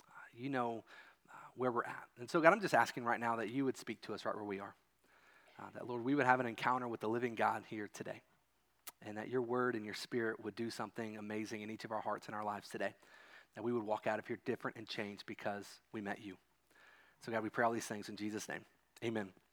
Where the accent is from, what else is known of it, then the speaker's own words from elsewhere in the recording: Kentucky, United States; Now, I grew up in Kentucky, and we had some wood-burning stoves in our house